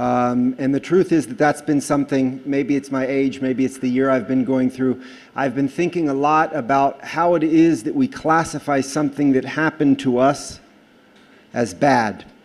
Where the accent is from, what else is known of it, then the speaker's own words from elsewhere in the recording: Houston, Texas, United States; now in Israel; I'm originally from Houston, Texas. It's been a long time because I've been in Israel since 1992